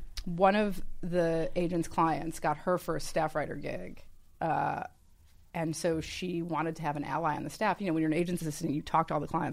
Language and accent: English; Chicago, Illinois, United States; And the thing, I grew up in Chicago.